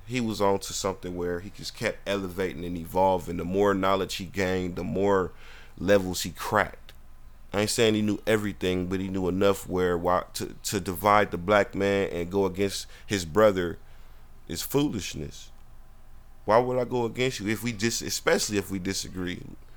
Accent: Milwaukee, Wisconsin, United States; I'm from Milwaukee. I know all about that.

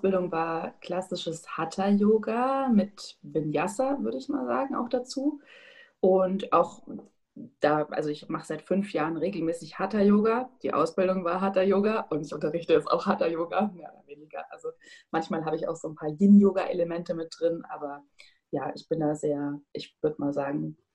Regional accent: Munich, Bavaria, Germany; moved away as an adult; now in Berlin, Germany; Ich bin 30 Jahre alt. Ich komme ursprünglich aus München, bin vor kurzem nach Berlin gezogen

